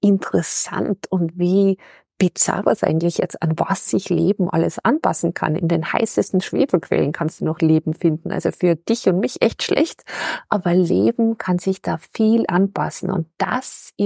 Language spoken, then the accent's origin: German; Kuchl, Salzburg, Austria; ich komme aus Kuchl, das ist ein kleiner Ort in der Nähe von Salzburg, 20 Kilometer südlich.